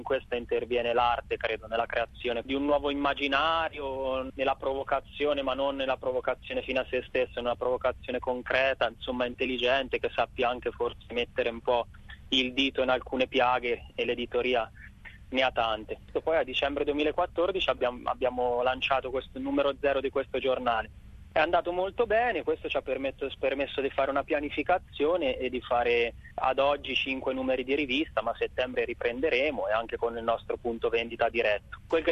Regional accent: Perugia, Umbria, Italy; perché alcuni di noi, me in primis, sono di Perugia

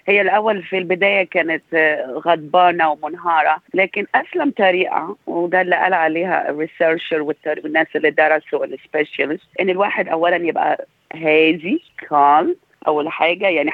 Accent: Egypt; moved away; يعني أنا هنا migrants، يعني جاية أنا مصرية جاية من مصر، فحسيت بالدور كأم لي أطفال لي ولاد كبار في سن المراهقة.

